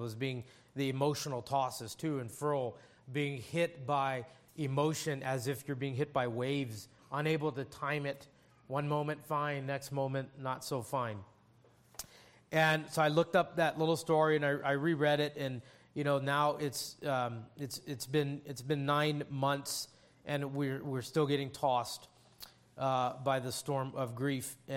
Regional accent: Hawaii, United States; And I grew up in Hawaii, and he spent a lot of time in Hawaii. And I'm Hawaiian. I was born and raised on those little rocks in the Pacific

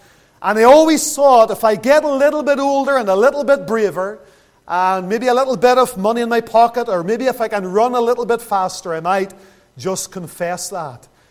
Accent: Lisburn, Northern Ireland, United Kingdom; growing up in Lisburn

